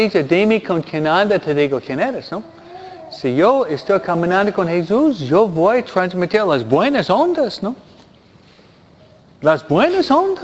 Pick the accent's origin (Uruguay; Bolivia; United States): United States; New York; Yo soy de Nueva Yorkino, más práctico.